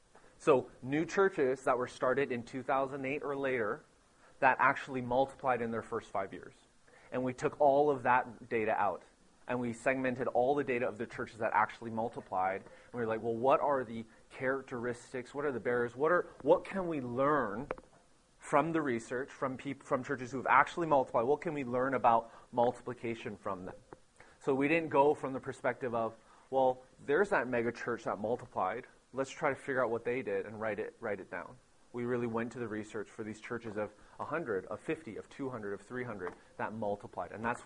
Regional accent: Vancouver, British Columbia, Canada; now in Nashville, United States; I'm born and raised in Vancouver. Grew up there, so I'm Canadian, Korean-Canadian. My parents immigrated from Korea in the 70s.

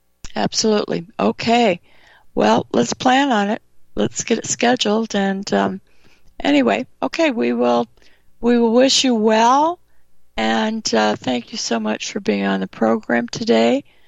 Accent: California, United States; There were guns. I grew up in California. Everyone had a gun.

